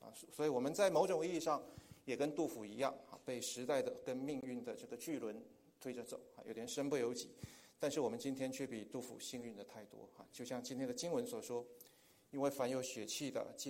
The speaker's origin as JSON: {"language": "Chinese", "country": "China", "said": "更是因为它引起了我们中国人某一种文化基因里面的一种很深的共鸣。"}